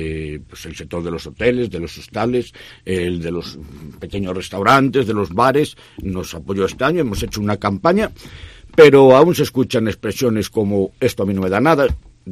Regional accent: Ferrol, Galicia, Spain; tenemos cantidad de cosas de las que tenemos que chulear y decir, soy de Ferrol.

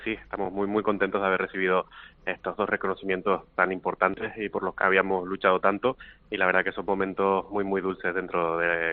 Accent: Canary Islands, Spain; Yo soy canario y era un restaurante que visitaba a menudo

